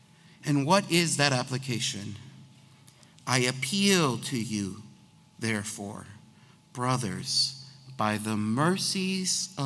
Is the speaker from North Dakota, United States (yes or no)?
no; Chicago, Illinois, United States; Because we grew up in Chicago. So what's going on in Chicago in January? It's cold and there's a bunch of snow everywhere.